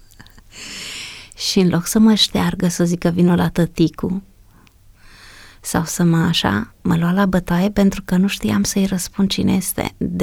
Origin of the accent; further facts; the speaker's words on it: Zimnicea, Teleorman, Romania; born there; M-am născut în Zimnicea Teleorman, în 1959, pe 16 mai, dintr-o familie foarte săracă, extrem de săracă